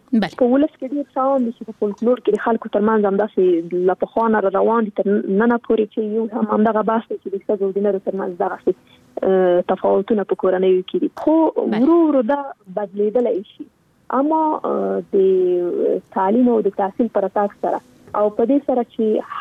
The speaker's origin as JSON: {"language": "Pashto", "country": "Afghanistan", "tie": "born or raised there", "said": "نن ورځ موږ څومره کلونه کېږي چې په افغانستان کې جګړه روانه ده. زه خو شخصا په جګړه کې پیدا شوی یم، دا په جګړه کې رالویه شولم"}